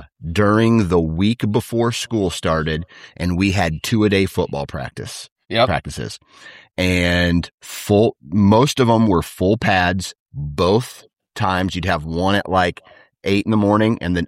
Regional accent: United States; Mostly because I'm American

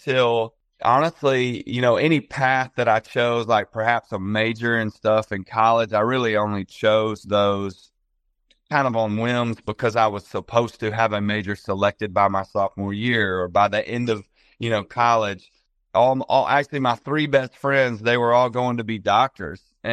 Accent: Mobile, Alabama, United States; I was born and raised in Mobile.

